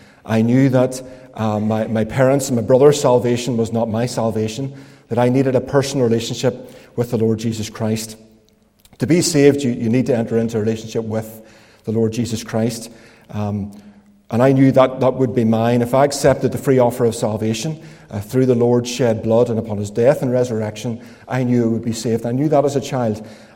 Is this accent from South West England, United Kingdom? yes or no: no; Belfast, Northern Ireland, United Kingdom; I grew up in around Belfast.